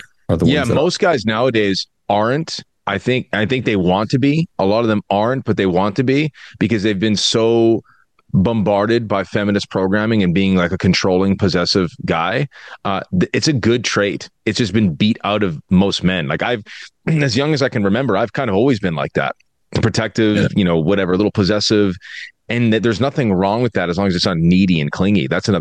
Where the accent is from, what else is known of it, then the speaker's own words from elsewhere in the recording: Vancouver, British Columbia, Canada; I'm from Vancouver.